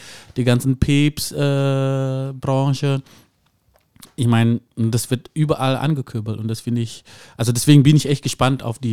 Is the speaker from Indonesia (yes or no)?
yes; Jakarta, Indonesia; Ja, ich komme aus Indonesien. Jakarta.